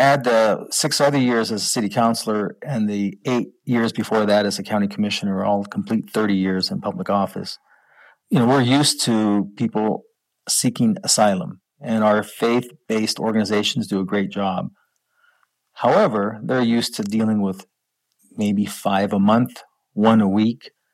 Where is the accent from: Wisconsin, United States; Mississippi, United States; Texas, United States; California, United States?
Mississippi, United States; Biloxi; born there; But my dad was in the military, and that's how I was born at Keesler Air Force Base, Biloxi, Mississippi.